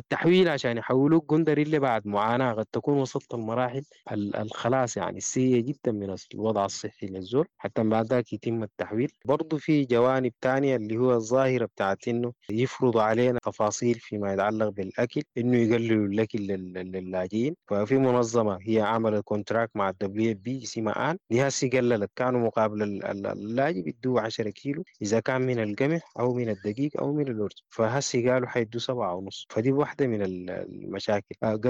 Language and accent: Arabic; Sudan; معرفة المجتمع الغبلي برضو عندهم تمثيل ما يعادل الإدارة الأهلية عندنا في السودان